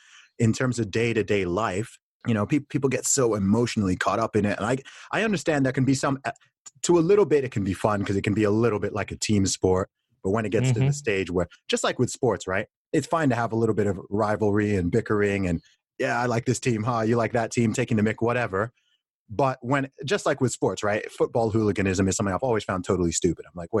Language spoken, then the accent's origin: English; Saudi Arabia; I'm a religious guy. I'm a Christian. I always have been. I grew up in Saudi Arabia, surrounded by Muslims.